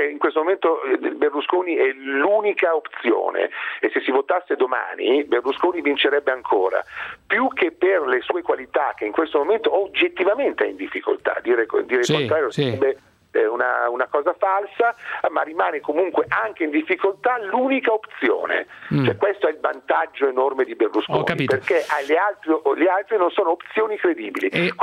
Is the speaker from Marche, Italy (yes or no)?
no; Milan, Lombardy, Italy; accent: Milanese; essendo milanese come Confalonieri, ho quell'accento un pochettino da Sciurbrambilla